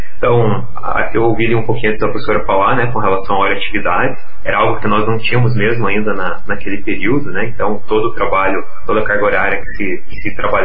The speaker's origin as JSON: {"language": "Portuguese", "town": "Laranjeiras do Sul", "region": "Paraná", "country": "Brazil", "tie": "born or raised there", "said": "Eu sou natural de Laranjeiras do Sul e uma cidade próxima ali, Rio Bonito de Iguaçu, tinha várias escolas de assentamento, né, em assentamento."}